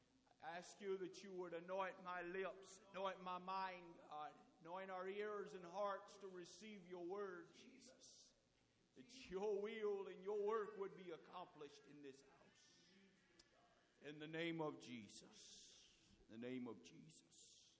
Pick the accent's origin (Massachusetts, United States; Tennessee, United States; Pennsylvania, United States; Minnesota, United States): Tennessee, United States; So I'm from Tennessee, and that's how we roll.